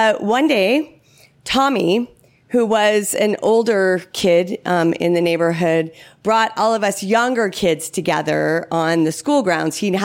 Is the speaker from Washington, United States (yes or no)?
no; Palo Alto, California, United States; So, growing up in Palo Alto, California in the 70s, was pretty idyllic for me.